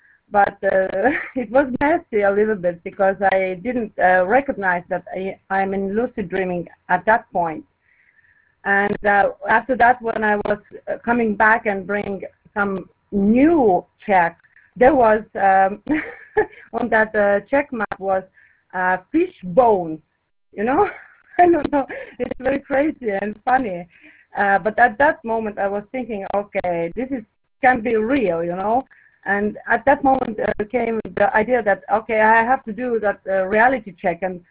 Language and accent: English; Estonia; English is a second language; I'm from Estonia. And I try to speak in English. I do my best because it's not my mother language, but I hope you understand.